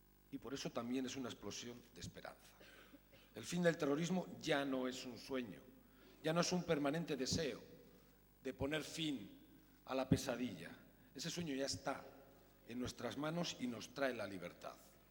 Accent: Basque Country, Spain; yo soy vasco, yo soy vasca, y lo decimos siempre con orgullo

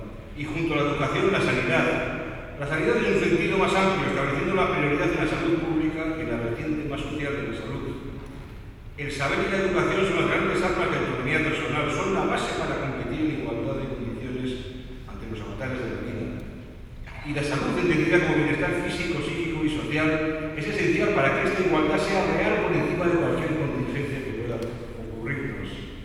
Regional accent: Basque Country, Spain; Yo vengo de Euskadi, el País Vasco, un pequeño y hermoso rincón de Europa

